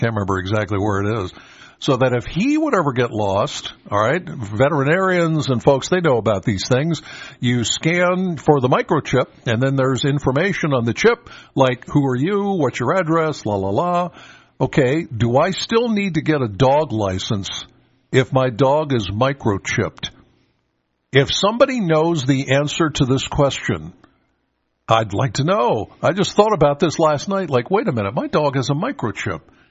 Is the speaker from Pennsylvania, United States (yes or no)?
yes; Penns Valley, Pennsylvania, United States; Now I'm from Penns Valley, so there's one particular place out there.